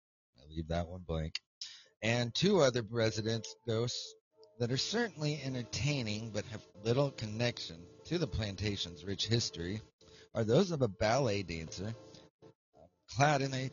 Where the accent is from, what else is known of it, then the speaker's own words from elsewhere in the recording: Oklahoma, United States; When I lived in California, people, when I would tell them that I was from Oklahoma, they would look at me like, how the fuck did you live with those tornadoes?